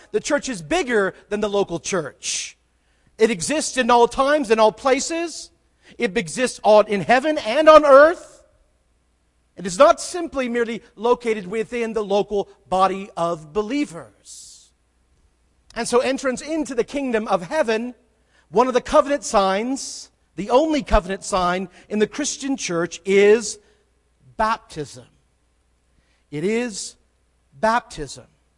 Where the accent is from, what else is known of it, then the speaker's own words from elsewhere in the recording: California, United States; You know, growing up in California, there were many independent churches.